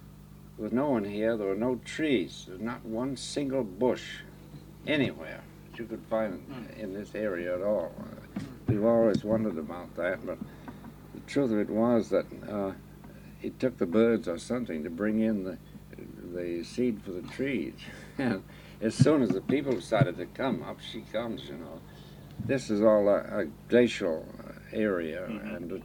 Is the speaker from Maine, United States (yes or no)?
yes; South Berwick, Maine, United States; born there; Well, I was born in 1896 in South Berwick, which is right back here